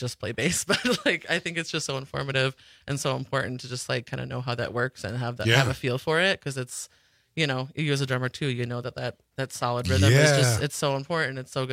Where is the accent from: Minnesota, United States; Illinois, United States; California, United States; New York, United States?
Illinois, United States; Sandwich; So I grew up in Illinois. in a little town called Sandwich.